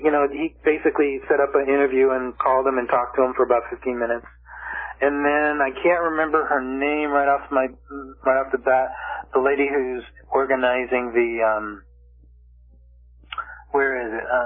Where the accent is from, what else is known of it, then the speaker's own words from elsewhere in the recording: Ireland; I'm Irish, you know